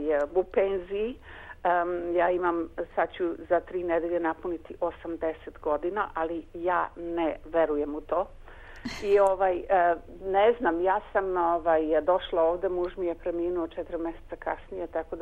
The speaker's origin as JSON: {"language": "Bosnian", "town": "Sarajevo", "region": "Sarajevo Canton", "country": "Bosnia & Herzegovina", "tie": "born there", "also_born_or_lived": "Doboj", "said": "ja sam rođena u Sarajevu i živjela u Doboju. Pa ja sam iz Doboja."}